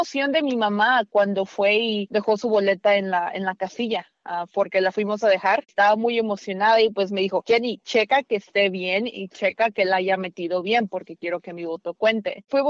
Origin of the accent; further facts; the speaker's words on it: Mexico; now in United States; Es de México, somos de México, y nunca había votado en México.